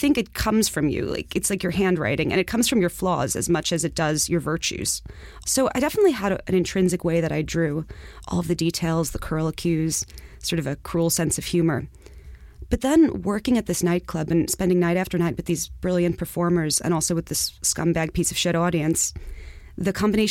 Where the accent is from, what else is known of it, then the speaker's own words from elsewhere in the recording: Far Rockaway, New York, United States; I'm from Far Rockaway. My mom is an illustrator. I've been drawing since I was 4 years old.